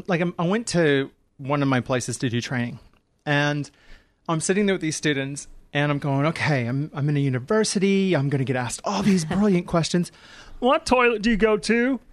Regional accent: United States; now in Australia; I'm probably more Australian than most Australians, even though I'm American.

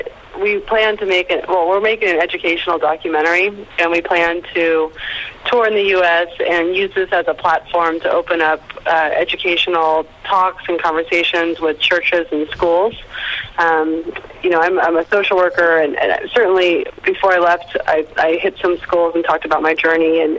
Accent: San Francisco, California, United States; we're from San Francisco. I mean, our lives, you know, are golden.

